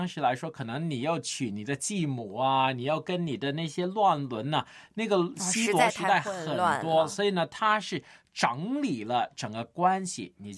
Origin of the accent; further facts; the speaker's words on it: Guangdong, China; 我们广东人怕老婆会发达吗？